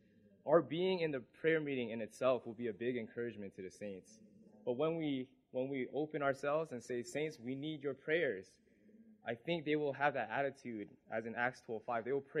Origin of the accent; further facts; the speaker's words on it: Vancouver, British Columbia, Canada; I'm from Vancouver, Canada.